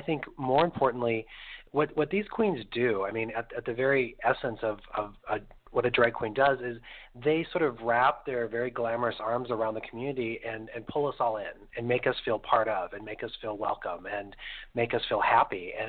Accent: North Dakota, United States; I grew up in North Dakota, and so, you know, my perspective, my worldview was very much shaped by, you know, being a young gay man living, you know, on a prairie, essentially

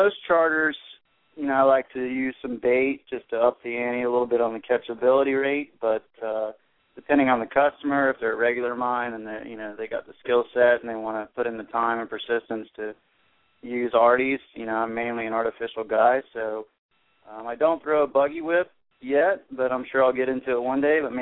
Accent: Jacksonville, Florida, United States; I'm from Jacksonville, Florida. Actually, Atlantic Beach technically is where I live. I'm on the beach side of town here

